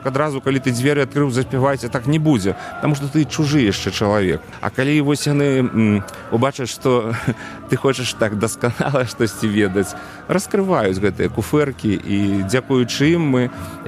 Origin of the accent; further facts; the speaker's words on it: Lida, Grodno Region, Belarus; у Лідскім раёне, адкуль я родам, станцыя Курган